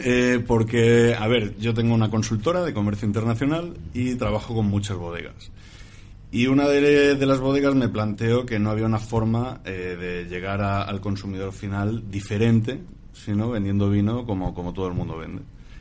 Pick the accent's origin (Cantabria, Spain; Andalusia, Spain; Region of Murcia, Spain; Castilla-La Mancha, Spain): Region of Murcia, Spain; Y yo soy el murciano.